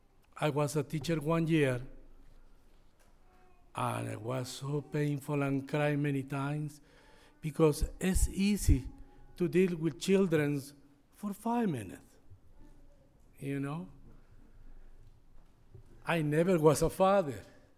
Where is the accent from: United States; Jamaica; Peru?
Peru; English is a second language; I'm from Peru, 63 years old. I born July 1st, 1958.